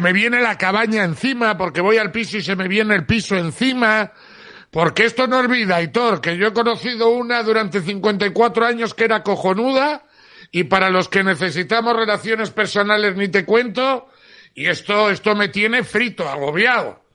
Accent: Spain; moved away; y las fiestas de mi pueblo, aunque sean una mierda como las de muchísimos pueblos de España

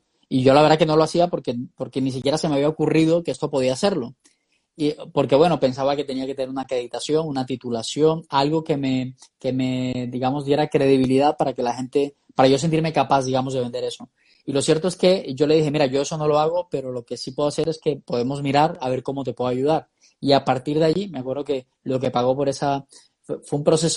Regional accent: Colombia; also born or lived in London; now in Madrid, Spain; Soy colombiano, llevo ya desde el año 2010 fuera de mi país. He tenido la oportunidad de vivir 5 años en Londres y llevo ya 5 años viviendo aquí en España, y la verdad que muy contento en este país, en Madrid, es donde soy ubicado.

